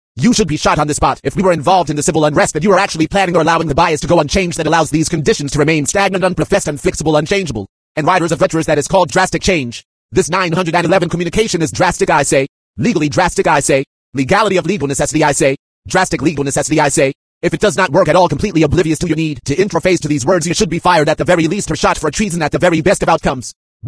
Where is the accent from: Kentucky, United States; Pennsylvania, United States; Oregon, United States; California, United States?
California, United States; San Bernardino; my hometown in San Bernardino, California.